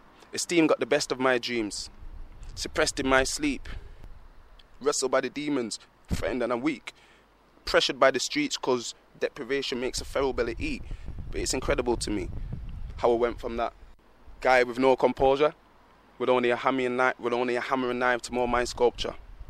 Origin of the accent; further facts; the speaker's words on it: Sheffield, Yorkshire and the Humber, United Kingdom; Born and bred in Sheffield.